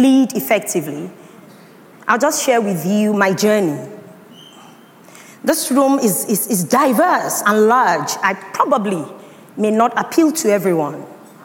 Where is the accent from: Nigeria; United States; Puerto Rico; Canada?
Nigeria; Pandogari, Niger State; I was born in Zaria, in the northern part of Nigeria. But I grew up in Niger State, in Pandogari.